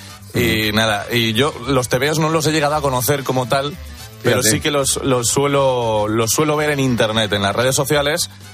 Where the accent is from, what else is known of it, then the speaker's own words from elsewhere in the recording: Castilla-La Mancha, Spain; que yo como soy de La Mancha, pues seguro que también.